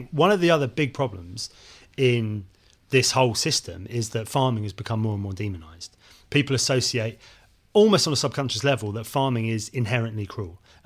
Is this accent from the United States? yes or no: no; South West England, United Kingdom; When I was a kid growing up in Devon, we had a livestock market in the local town.